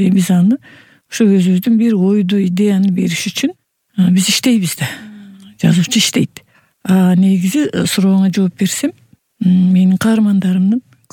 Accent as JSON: {"language": "Kyrgyz", "town": "Kara-Bulak", "region": "Batken Region", "country": "Kyrgyzstan", "tie": "born or raised there", "said": "Мен Баткен районунун Кара Булак айылында төрөлүп чоңойгонмун."}